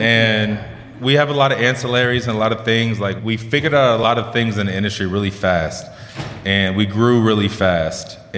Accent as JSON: {"language": "English", "region": "California", "country": "United States", "lives_now": "Denver, United States", "said": "I'm originally from SoCal. I live in Denver now."}